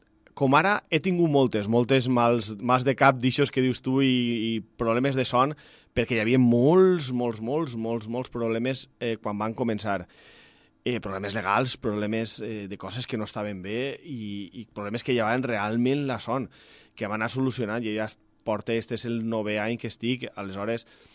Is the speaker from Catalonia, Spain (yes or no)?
no; Xàtiva, Valencian Community, Spain; jo he nascut en Xàtiva i fins al 2012 he viscut en Xàtiva. Els meus pares són de Xàtiva. En fi, la família de mon pare tota és de Xàtiva